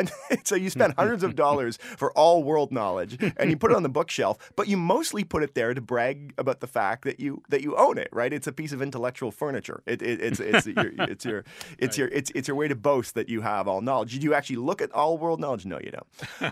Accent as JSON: {"language": "English", "country": "Canada", "said": "people ask me, I'm a Canadian."}